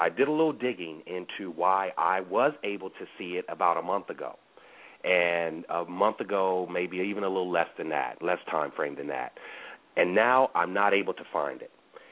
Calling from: Los Angeles, California, United States; No, I'm actually calling from the West Coast, Los Angeles.

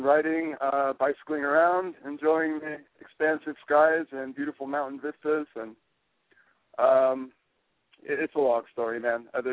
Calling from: Tucson, Arizona, United States; I'm calling from Tucson, Arizona.

